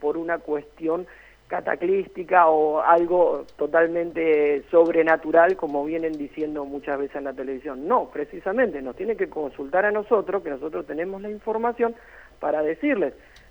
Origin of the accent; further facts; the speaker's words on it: Santa Fe, Argentina; Yo soy santafesino.